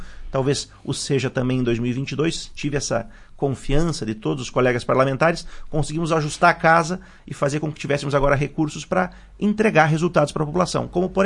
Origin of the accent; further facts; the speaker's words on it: Passo Fundo, Rio Grande do Sul, Brazil; Eu, como todos sabem, sou de Passo Fundo